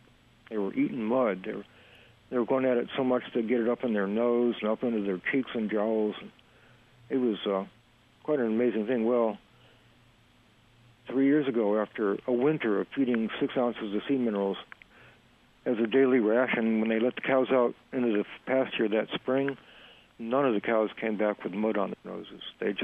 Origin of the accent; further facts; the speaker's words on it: Northeast, United States; Part of my problem is that I'm from the Northeast, and Acres USA is a Midwest farming organization for the most part, so I'm something of a stranger in these parts.